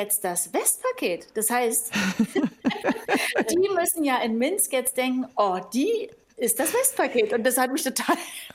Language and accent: German; East Germany, Germany; so hat es früher bei uns in der DDR gerochen.